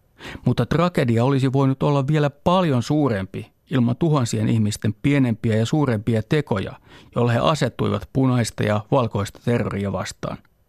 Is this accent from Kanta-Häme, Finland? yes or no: no; Lahti, Päijät-Häme, Finland; born or raised there